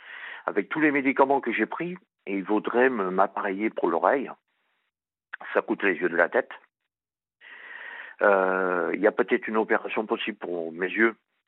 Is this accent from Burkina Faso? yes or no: no; Réunion; Moi, je suis un réunionnais, mais blanc, tout blanc.